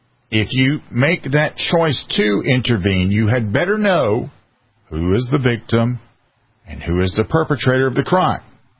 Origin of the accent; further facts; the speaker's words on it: the South, United States; I served in the military. I was raised in the South.